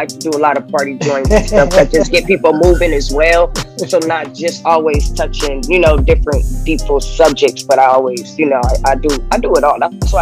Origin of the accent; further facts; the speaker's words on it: Compton, California, United States; even though I've been growing up in Compton my life, I wasn't really into that type of stuff